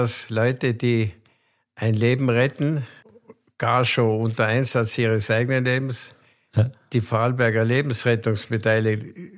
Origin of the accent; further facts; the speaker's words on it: Heidelberg, Baden-Württemberg, Germany; born there; Und ich bin eben in Heidelberg geboren.